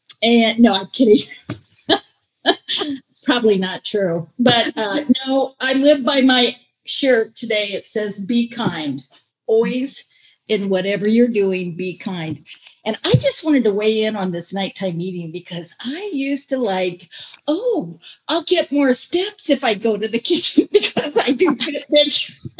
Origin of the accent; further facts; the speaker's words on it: Indiana, United States; So I'm from Indiana, and I can really relate to all those people on the show.